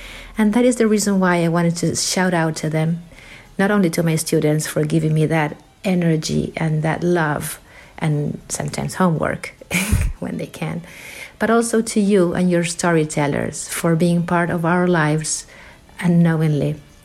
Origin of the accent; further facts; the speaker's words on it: Argentina; also born or lived in United States; I am originally from Argentina. For a decade, I lived in America teaching in Virginia schools. One day, I changed gears and decided to come back to Argentina